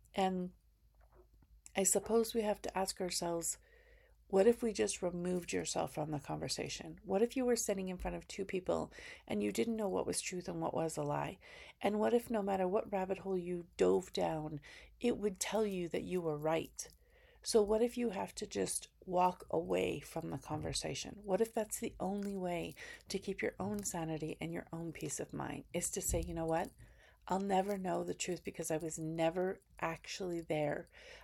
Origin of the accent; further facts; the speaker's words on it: Canada; We, as in the United States, and I'm Canadian